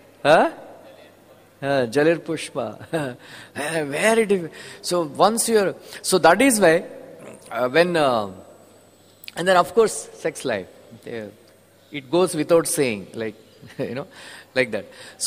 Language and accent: English; Visakhapatnam, Andhra Pradesh, India; Because I'm from Vishakhapatnam. It's a middle level city